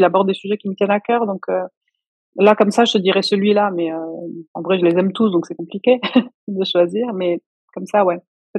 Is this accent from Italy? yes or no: yes; Italy; n'importe quelle chanson napolitaine, je suis instantanément chez moi en Italie.